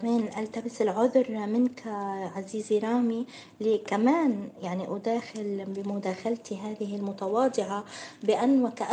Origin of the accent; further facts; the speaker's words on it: Palestine; موضوع مهم جدا بالنسبة لنا كفلسطينيين، كشعب فلسطيني